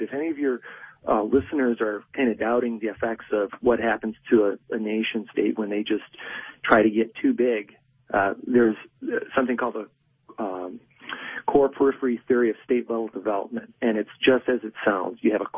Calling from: Westland, Michigan, United States; Oh, Westland.

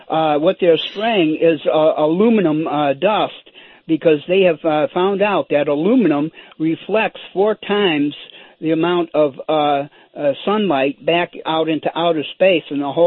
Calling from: Shelby Township, Michigan, United States; from Shelby Township.

